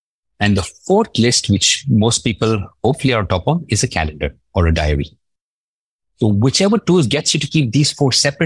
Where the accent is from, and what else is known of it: Dubai, United Arab Emirates; born or raised there